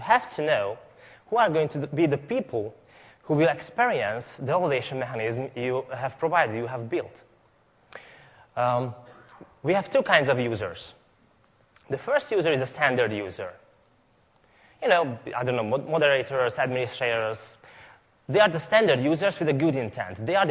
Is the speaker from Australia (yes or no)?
no; Hungary; English is a second language; from Hungary.